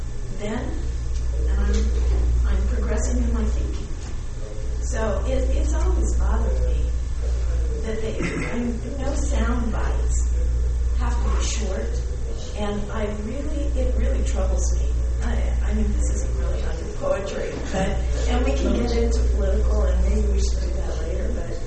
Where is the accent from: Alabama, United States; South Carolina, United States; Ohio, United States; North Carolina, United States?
Alabama, United States; I'm from Alabama, and in Alabama, a lot of what you were saying is how the people embrace Tucker.